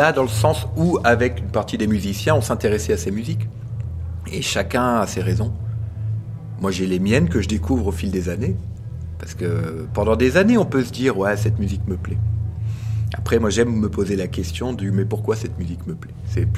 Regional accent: Grand Est, France; Mais même nous, en Alsace, on est alsacien

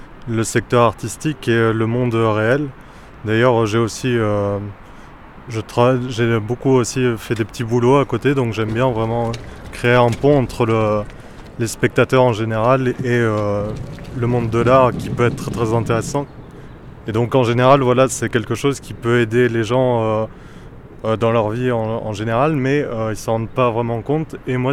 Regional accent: Limoges, Nouvelle-Aquitaine, France; Moi je suis de Limoges à la base, je suis né ici.

